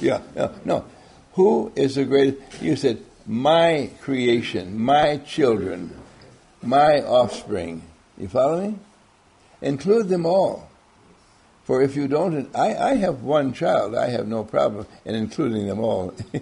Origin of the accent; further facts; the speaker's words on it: Wisconsin, United States; now in Owerri, Nigeria; I had my fun as a child, growing up in Wisconsin, growing up with my family in the towns that we were in, and it was glorious.